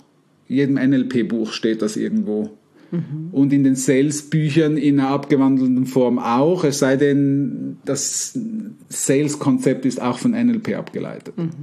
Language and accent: German; Winterthur, Zurich, Switzerland; dass sie da auch in Winterthur, wo ich aufgewachsen bin, sich bewegt.